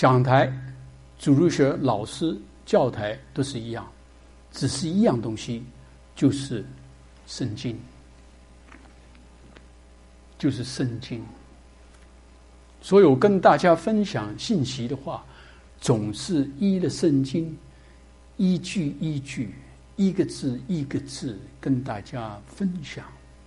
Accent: Shanghai, China; 从来我们上海人打瞌睡，对不对啊？

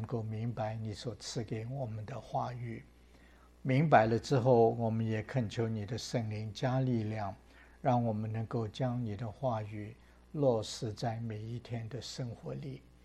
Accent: China; 但是在东方，特别在我们中国人的文化里面，有点是相反的。

